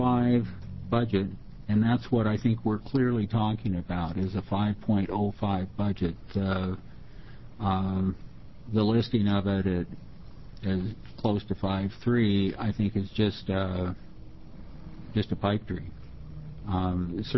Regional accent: Portland, Oregon, United States; I come from Portland.

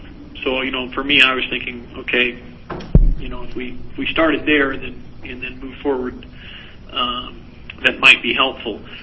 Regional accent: Washington, United States; And I'm from Washington originally, and I know in Washington there's reimbursement money.

